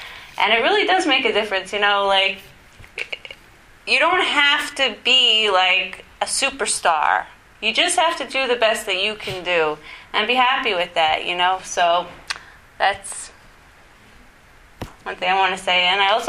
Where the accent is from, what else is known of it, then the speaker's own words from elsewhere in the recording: Houston, Texas, United States; I'm from Houston.